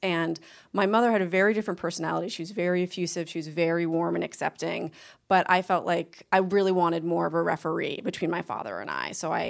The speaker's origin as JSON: {"language": "English", "town": "Boston", "region": "Massachusetts", "country": "United States", "tie": "born or raised there", "said": "which is the home I grew up in Boston."}